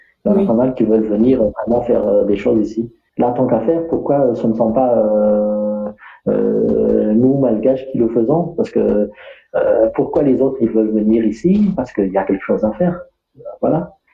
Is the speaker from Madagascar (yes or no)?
yes; Madagascar; Ce qui me retient à Madagascar, c'est presque toute ma vie. Je suis malgache et j'aime bien ce que je fais ici.